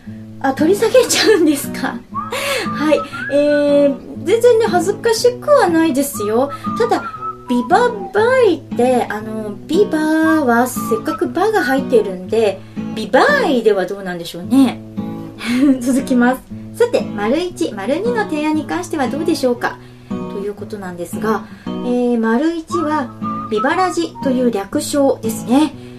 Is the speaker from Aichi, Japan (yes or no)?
no; Niigata, Japan; 私新潟県なので、住んでいるのがね、新潟県で、新潟県の出身なので、東日本はバッチリ分かりますよ